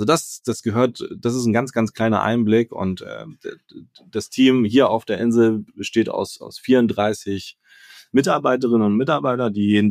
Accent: Hamburg, Germany; Ich bin tatsächlich im Hamburger Hafen und Umgebung groß geworden.

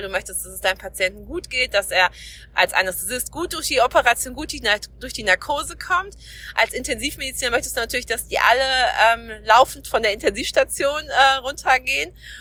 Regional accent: North Rhine-Westphalia, Germany; now in Schleswig-Holstein, Germany; Ich bin seit 2013 hier in Schleswig-Holstein, bin ja aus dem Ruhrgebiet hier hochgezogen

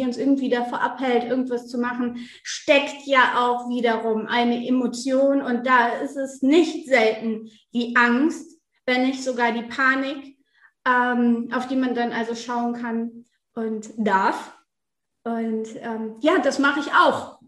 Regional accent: North Rhine-Westphalia, Germany

